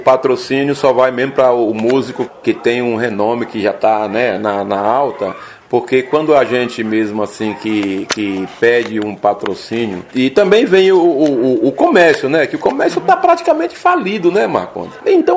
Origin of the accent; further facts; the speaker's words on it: Campo Formoso, Bahia, Brazil; representando a minha terra, Campo Formoso, e representando a Bahia e o Brasil, né?